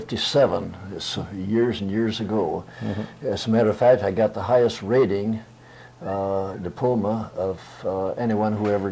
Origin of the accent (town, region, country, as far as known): Michigan, United States; born there